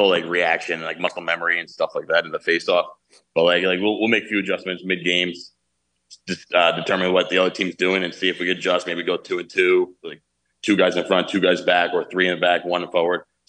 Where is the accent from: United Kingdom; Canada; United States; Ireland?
United States; Long Island, New York; Yeah, so I grew up on Long Island, New York. Went to St. Jimmy's High School, football, wrestling, lacrosse, three-sport athlete.